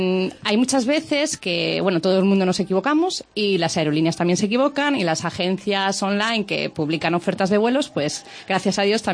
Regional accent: Santander, Cantabria, Spain; De Santander.

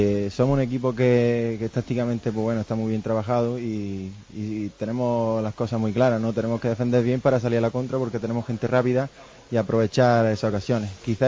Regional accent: Jaén, Andalusia, Spain; now in Eibar, Spain; yo soy de Jaén y bueno, yo muchos años fuera de mi tierra

